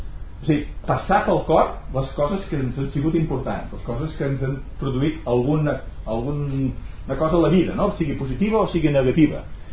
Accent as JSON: {"language": "Catalan", "town": "Terrassa", "region": "Catalonia", "country": "Spain", "tie": "born or raised there", "said": "jo sóc fill de Terrassa, i m'estimo molt la meva ciutat"}